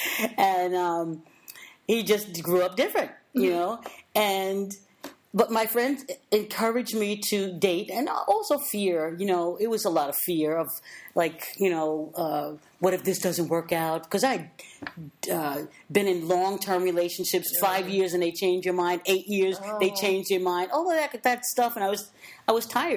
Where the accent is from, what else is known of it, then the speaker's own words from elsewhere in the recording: New Jersey, United States; also born or lived in upstate New York; I grew up in New Jersey and upstate New York.